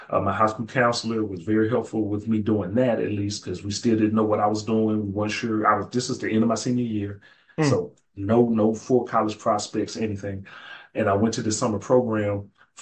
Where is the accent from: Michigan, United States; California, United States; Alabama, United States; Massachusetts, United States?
Alabama, United States; Birmingham; those experiences from Alabama A&M and growing up in Birmingham and being a child of civil rights activists, my mother and my father.